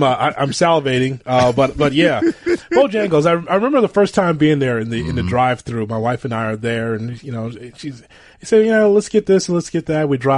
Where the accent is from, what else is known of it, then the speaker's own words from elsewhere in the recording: Chicago, Illinois, United States; maybe I'm frou-frou and I'm from Chicago, but I just like to have a bag to carry this stuff in.